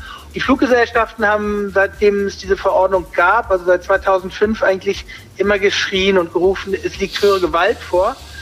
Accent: Potsdam, Brandenburg, Germany; Und ich bin aus Potsdam, lebe in Potsdam

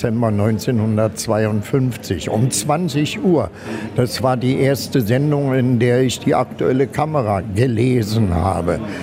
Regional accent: Berlin, Germany; groß geworden in Schönhauser Allee, in der Carmen-Silber-Straße in Pankow, also kleinere Wohnungen.

